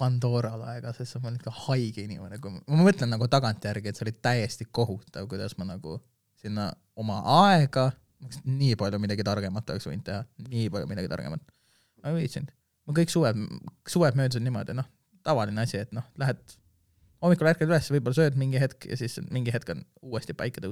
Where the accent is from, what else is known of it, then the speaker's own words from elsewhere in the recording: Haapsalu, Lääne County, Estonia; also born or lived in Pärnu; et jah , Haapsalust , Uuemõisast täpsemalt .